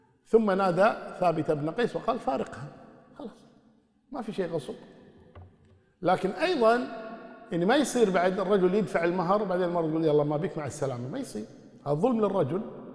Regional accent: Kuwait; لكن طبعا هذا مشكلة عندنا في الكويت هنا،

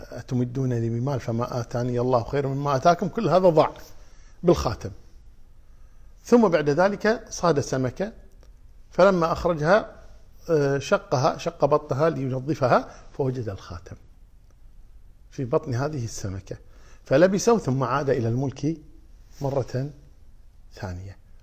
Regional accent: Kuwait; يمكن عندنا في الكويت مشهورة جدا، ما أدري عن غير الكويت

